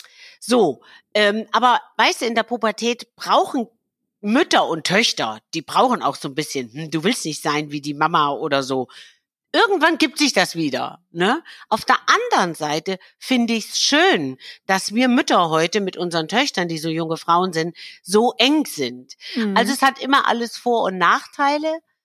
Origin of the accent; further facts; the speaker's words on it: Hesse, Germany; Erstens mal sitzen sie bei Frankfurt und ich bin ja eine Hessin.